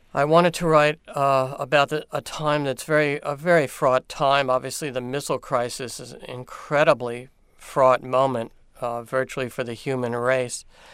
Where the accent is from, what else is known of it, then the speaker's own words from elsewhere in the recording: Baltimore, Maryland, United States; Charm City is inside me from growing up in Baltimore, and then I went to college in Baltimore at Hopkins.